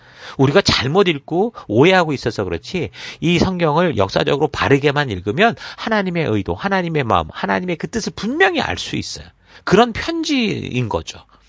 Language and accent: Korean; South Korea; 내가 한국 사람이라서 여기 교통법도 모르고 운전했다간 다 죽는 거예요.